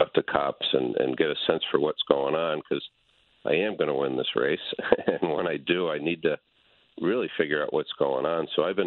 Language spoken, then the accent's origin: English; New Haven, Connecticut, United States; I'm a good person. I grew up in New Haven. I'm really just trying to help the state.